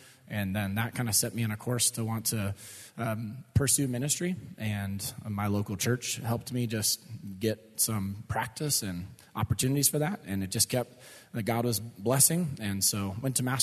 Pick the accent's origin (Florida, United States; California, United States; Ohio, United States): California, United States; now in Texas, United States; Now, I grew up in California, but now I've been living in Texas for 9 years.